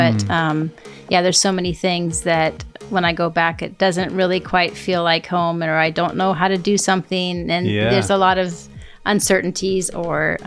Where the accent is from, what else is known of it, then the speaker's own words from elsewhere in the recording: United States; I have lived in the Middle East for most of my adult life. I am American. I come from America, but I also feel very much that I am a Middle Eastern in many ways.